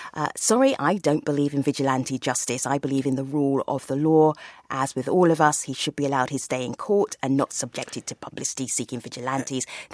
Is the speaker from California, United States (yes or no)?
yes; Paradise, California, United States; My hometown of Paradise will never come back the same.